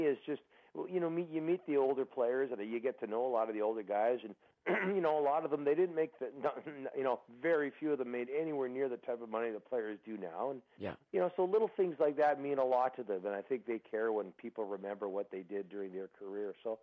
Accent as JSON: {"language": "English", "town": "Burnaby", "region": "British Columbia", "country": "Canada", "tie": "born or raised there", "said": "he's from Burnaby, which is my hometown."}